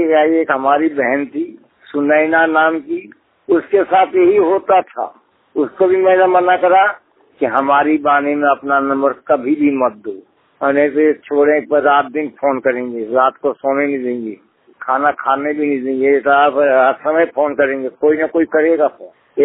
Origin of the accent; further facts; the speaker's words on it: Ghaziabad, Uttar Pradesh, India; गाजियाबाद का रहने वाला हूँ।